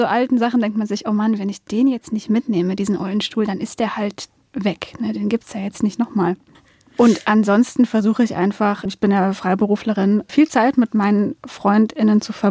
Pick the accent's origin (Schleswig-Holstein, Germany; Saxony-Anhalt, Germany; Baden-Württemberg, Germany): Baden-Württemberg, Germany; accent: Swabian; Und ich glaube, das liegt wirklich einfach an meinem vehement abtrainierten Dialekt. Also sobald jetzt meine Mutter anruft, kommt er natürlich sofort wieder. Das ist alles noch da. Aber wenn es Schwabenwitze gibt, dann mache ich die selber.